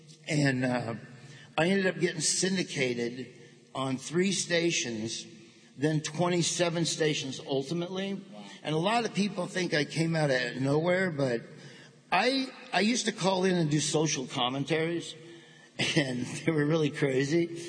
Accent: Nebraska, United States; I come from Nebraska, and I'm just a country kid from Nebraska that developed a character

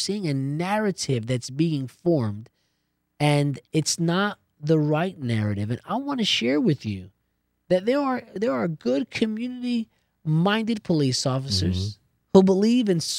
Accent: New Jersey, United States; born or raised there

